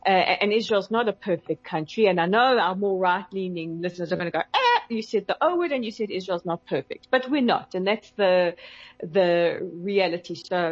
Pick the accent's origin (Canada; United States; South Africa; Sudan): South Africa; And that's where, as a South African, it is particularly painful